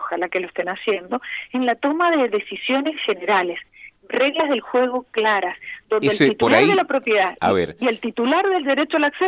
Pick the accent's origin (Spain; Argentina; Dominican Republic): Argentina; Mendoza; tenemos que exigir como mendocinos, como argentinos, la toma de decisiones